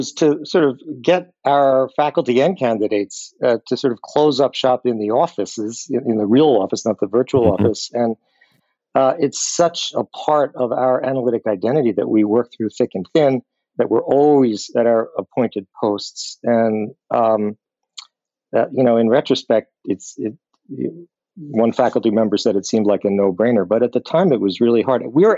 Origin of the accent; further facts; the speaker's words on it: New York City, New York, United States; As a New Yorker living urban in an urban environment, New York City is so much about the life of the streets.